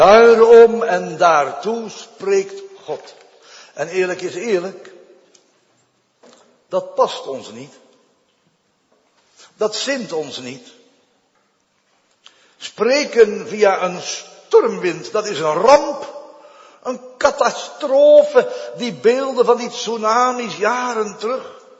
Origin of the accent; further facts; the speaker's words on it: Vlaardingen, South Holland, Netherlands; Vroeger, bij ons thuis in Vlaardingen in de Merelaan, nummer 37, in de Bettelwijk, zei mijn moeder altijd als het onweerde tegen alle kinderen, we hadden de zeven thuis